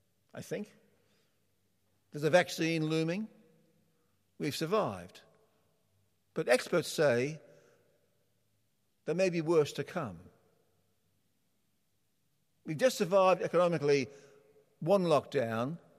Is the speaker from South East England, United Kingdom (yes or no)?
no; Scotland, United Kingdom; I've traced my family tree. I'm Scottish.